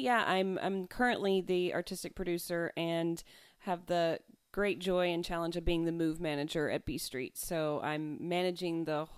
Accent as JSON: {"language": "English", "region": "East Coast", "country": "United States", "lives_now": "Sacramento, United States", "said": "I'm from the East Coast, so I thought that would land me in New York, Chicago, DC, Boston."}